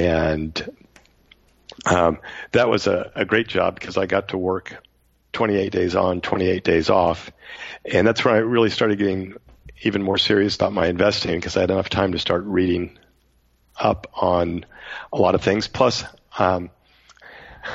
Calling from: Katy, Texas, United States; Katy, Texas. I always tell people Houston because we're one suburb to the west.

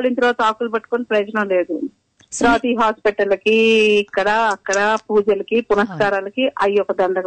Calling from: Nellore, Andhra Pradesh, India; నేను నెల్లూరు నుంచి మాట్లాడుతున్నానండి.

